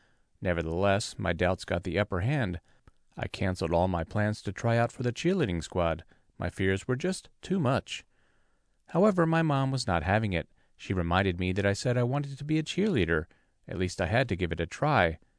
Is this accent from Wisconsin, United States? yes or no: no; Salt Lake City, Utah, United States; born or raised there